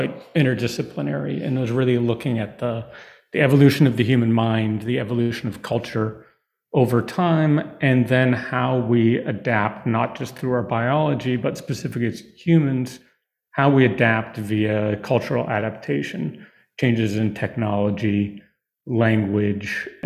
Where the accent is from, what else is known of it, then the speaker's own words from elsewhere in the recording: Massachusetts, United States; I grew up in Massachusetts, and I think passion for art has always been there.